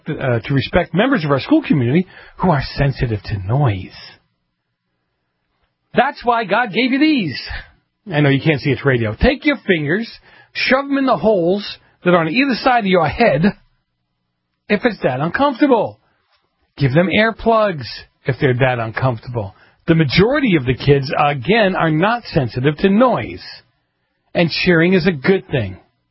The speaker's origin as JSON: {"language": "English", "town": "Boston", "region": "Massachusetts", "country": "United States", "said": "I might pigeonhole somebody into thinking if I respond, I'm from Boston, oh, he's one of those guys."}